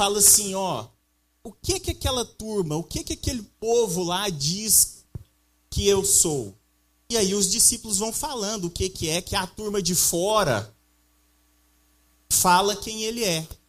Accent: Uberlândia, Minas Gerais, Brazil; now in Goiânia, Brazil; eu sou lá de Uberlândia. Estou aqui em Goiânia há 5 anos.

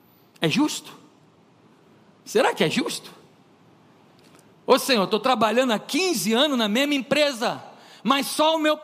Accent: Brazil; ele percebeu que eu tinha um sotaque, eu era brasileiro.

